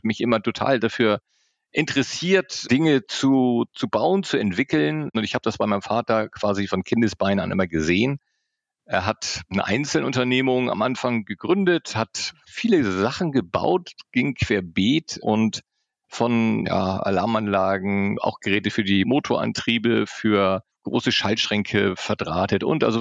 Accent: Pinneberg, Schleswig-Holstein, Germany; Ja, geboren bin ich in Pinneberg, Vorort von Hamburg. Habe da meine Jugend verbracht

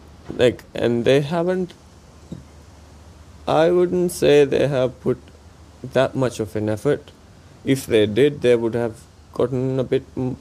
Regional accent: Mali; It was completely different growing up in Mali back then. I had a lot of trees in my place as well.

